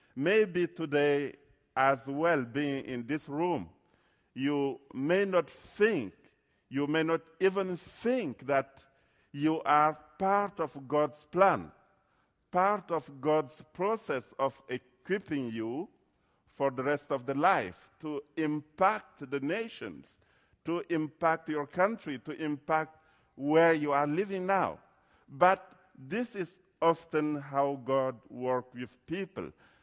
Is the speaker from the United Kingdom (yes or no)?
no; Chad; also born or lived in Cameroon; Then we went back to Chad. I'm from Chad.